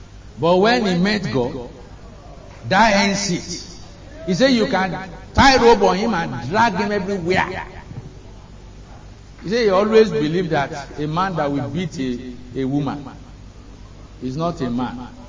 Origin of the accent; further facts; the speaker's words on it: Osun, Nigeria; I'm from Ijesha place.